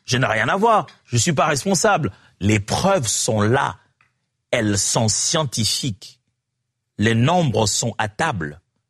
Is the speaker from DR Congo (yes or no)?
yes; DR Congo; Chez nous, moi je viens de la RDC